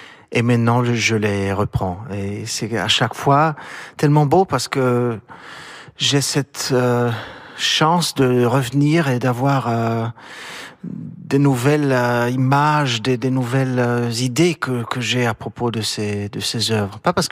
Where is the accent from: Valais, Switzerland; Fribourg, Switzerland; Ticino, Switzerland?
Ticino, Switzerland; J'ai grandi au Tessin, une autre région qui est très très belle aussi.